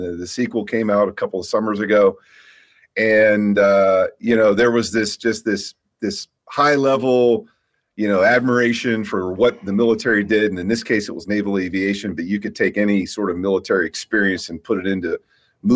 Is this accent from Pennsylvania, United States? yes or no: yes; Pittsburgh, Pennsylvania, United States; I'm a kid from Pittsburgh, Pennsylvania. I grew up here in Pittsburgh